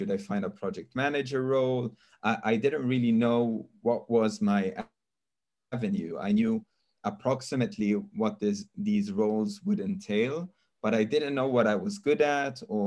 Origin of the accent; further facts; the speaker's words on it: Sweden; also born or lived in Norway / Australia / Scotland / Spain; now in Israel; being someone that moved to Israel from another country. I was born and raised in Sweden. I've lived in all kinds of different countries, in Sweden, in Norway, in Australia. I did my studies in Scotland. I've lived in Spain.